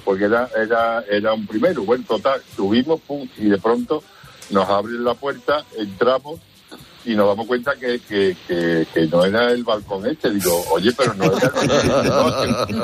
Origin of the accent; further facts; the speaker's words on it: Andalusia, Spain; yo soy de Monte Miguel, de aquí de Sevilla, del Dion Valencina.